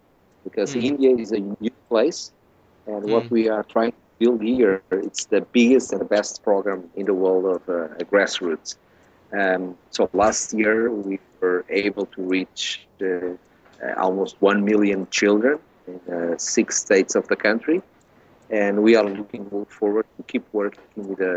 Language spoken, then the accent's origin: English; Mozambique; English is a second language; moved away; The first one is growing up in Africa, in Mozambique, where basketball was the number one sport.